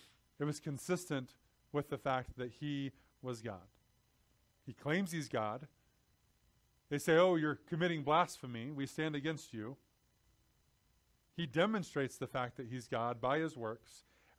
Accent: Texas, United States; But that's because I'm from Texas.

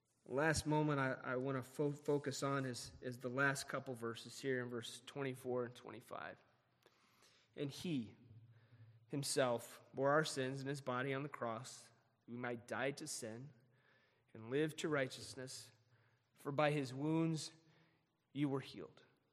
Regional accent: Indiana, United States; I grew up in Indiana. We had farmland of Indiana, nice country, corn everywhere.

